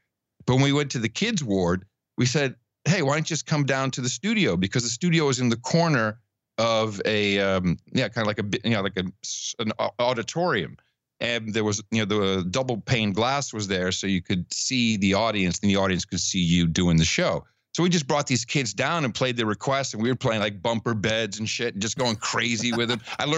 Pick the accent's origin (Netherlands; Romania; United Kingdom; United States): Netherlands; Amsterdam, North Holland; dude, I'm from Amsterdam. This is boring.